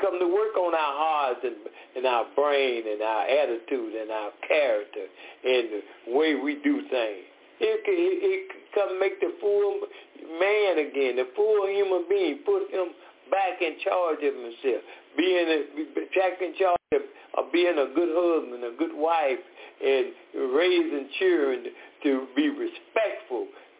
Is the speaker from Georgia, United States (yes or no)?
yes; Decatur, Georgia, United States; I'm from Decatur, Georgia.